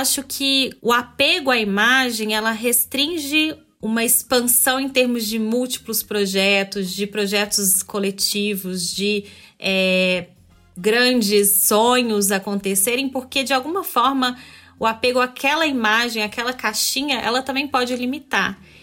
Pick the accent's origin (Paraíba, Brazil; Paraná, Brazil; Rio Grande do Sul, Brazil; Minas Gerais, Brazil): Minas Gerais, Brazil; Eu sou mineira. Eu cresci ouvindo essa questão, né?